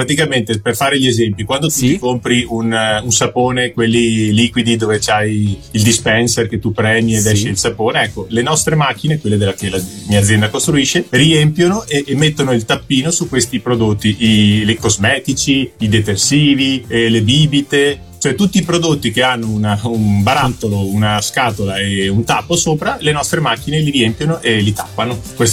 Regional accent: Padua, Veneto, Italy; now in Mantua, Italy; Io sono nato a Padova perché appunto ho vissuto e poi ho studiato appunto a Padova, poi ovviamente mi sono laureato lì e nel frattempo appunto ero fidanzato con mia moglie e allora siccome Mantova era una città che mi piace molto e ci vive molto bene, allora ho deciso di trasferirmi

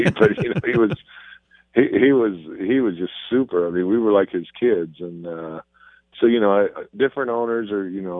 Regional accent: St. Louis, Missouri, United States; growing up in St. Louis and getting traded from your hometown, it was pretty crushing at first.

